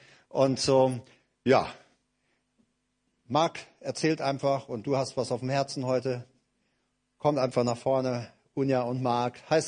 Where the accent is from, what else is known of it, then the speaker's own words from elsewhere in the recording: Paraguay; German is a second language; now in Germany; musst dir vorstellen, da wo ich herkomme, in Paraguay ist jemand auf unserer Homepage gewesen